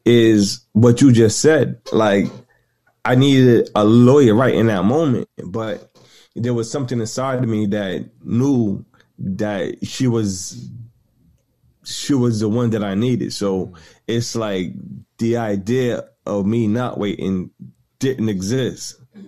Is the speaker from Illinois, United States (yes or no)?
no; Boston, Massachusetts, United States; I'm from Boston, Massachusetts.